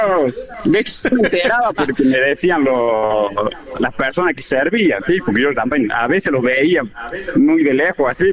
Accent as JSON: {"language": "Spanish", "country": "Argentina", "said": "No, no soy italiano, soy argentino."}